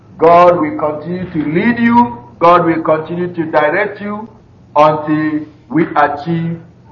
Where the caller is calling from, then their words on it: United Arab Emirates; I am calling from United Arab Emirates.